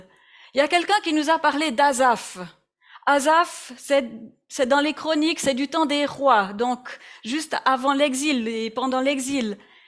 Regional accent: Switzerland; Moi, en tant que Suisse, en tant que libre, j'ai des autorités, mais c'est pas des rois.

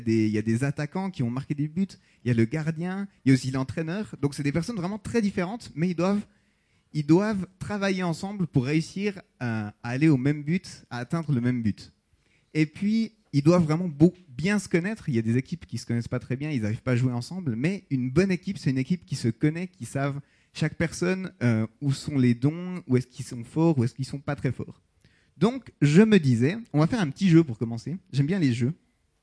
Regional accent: La Chaux-de-Fonds, Neuchâtel, Switzerland; born there; Moi, je suis né à la Chaux-de-Fonds. Donc, voilà, je suis né par ici.

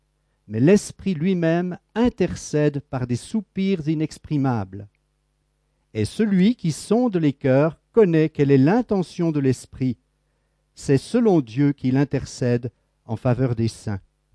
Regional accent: Blonay, Vaud, Switzerland; mon épouse et moi-même, nous sommes vaudois. Ma femme est de Vevey, moi je suis de Blonay.

